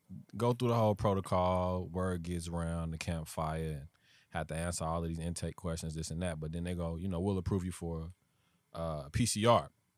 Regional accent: Chicago, Illinois, United States; I ordered Ruth Chris up to the room, and I'm from Chicago

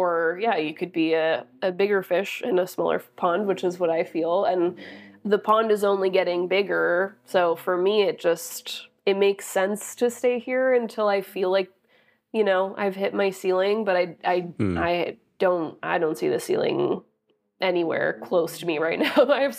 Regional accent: Canada; especially being Canadian, it's always a thought of, like, the US

